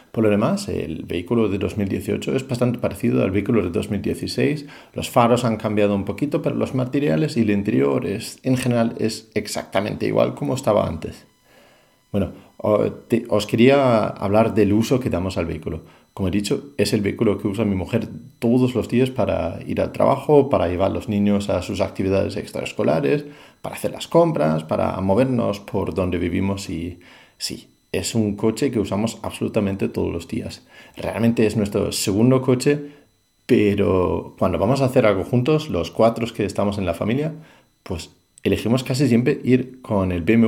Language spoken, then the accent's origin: Spanish; Denmark; now in Madrid, Spain; vivo en Madrid, soy originalmente de Dinamarca.